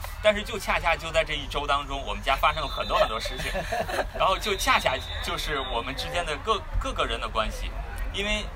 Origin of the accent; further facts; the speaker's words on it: Tianjin, China; moved away; 我们两个来自国内的天津，然后12年到这边来，然后我们前12年13年到14年之前在 Richmond 住，然后在那边呢也是刚来的时候是不信主的。